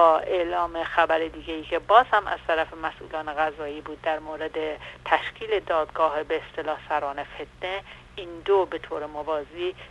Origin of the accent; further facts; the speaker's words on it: Iran; برای من خب به عنوان یک ایرانی بسیار دردناک بود